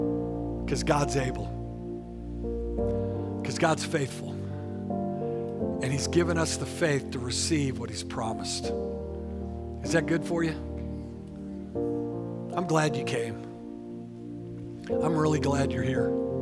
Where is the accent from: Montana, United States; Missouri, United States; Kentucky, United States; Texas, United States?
Missouri, United States; St. Louis; I was from St. Louis, and when St. Louis had the Cardinals there, the St. Louis football Cardinals, they were rivals of the Eagles.